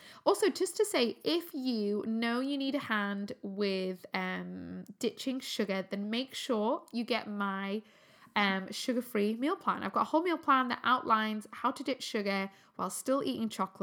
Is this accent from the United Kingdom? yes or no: yes; Newcastle, North East England, United Kingdom; accent: Geordie; I grew up in Newcastle and my Geordie accent isn't that great.